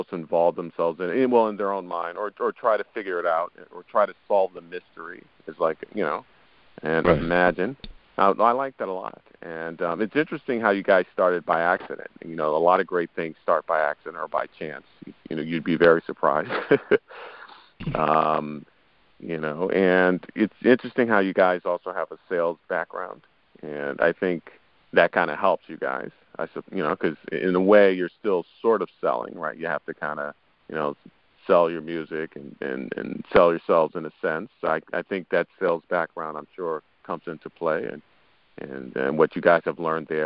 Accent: New York, United States; And I'm also from New York.

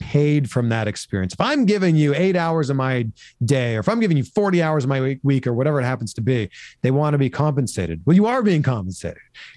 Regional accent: Ontario, Canada; Peterborough, Ontario, which was 100 kilometers, if we're talking in Canadian terms, 60 miles away from my hometown.

